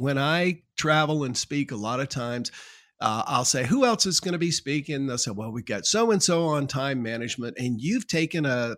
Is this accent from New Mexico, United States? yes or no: no; South Carolina, United States; also born or lived in Charlotte / Wilmington; I grew up in South Carolina, lived in Charlotte, lived in Wilmington, and we used to go to Mule Days in Dunn.